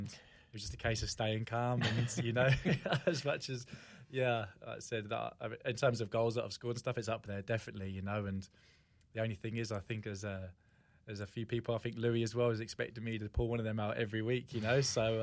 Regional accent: England, United Kingdom; it's a place that although England's home, I went

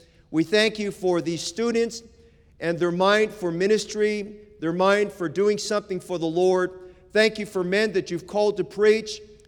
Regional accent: Oakland, California, United States; born there; I was born in the Bay Area, born in Oakland.

